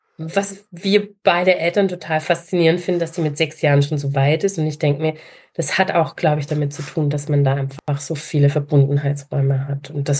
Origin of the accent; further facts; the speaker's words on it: Germany; now in Munich, Germany; Ich bin ja am Bodensee groß geworden. Ich vermisse einfach die Nähe zu diesem wunderschönen See.